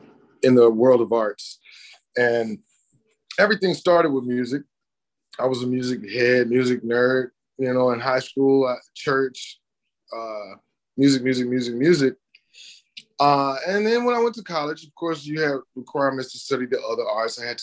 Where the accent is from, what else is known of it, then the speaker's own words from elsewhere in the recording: Atlanta, Georgia, United States; I am from Atlanta. Went to Peyton Forest Elementary School, Southwest Middle School, Benjamin E. Mays High School.